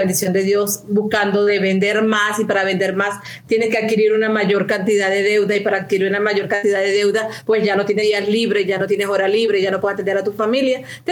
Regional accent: Caracas, Capital District, Venezuela; moved away as an adult; also born or lived in Barquisimeto; soy de Caracas, nací en Caracas, mi esposo y yo nacimos en Caracas, pero nos fuimos, después que nos casamos, nos fuimos a Barquisimeto

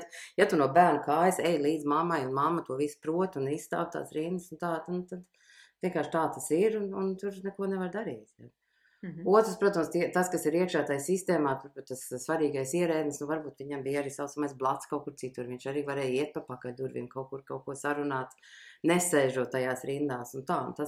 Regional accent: Sweden; Ja es uzaugu Zviedrijā, tur ir kalni, mēs regulāri braucām uz kalniem, gan ar skolu, gan ar ģimeni, slēpot un tā.

